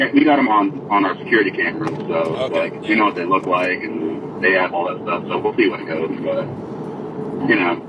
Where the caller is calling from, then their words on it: Vancouver, British Columbia, Canada; from Vancouver, BC.